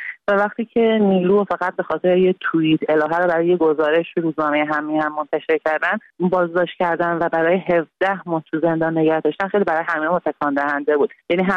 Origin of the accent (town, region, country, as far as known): Iran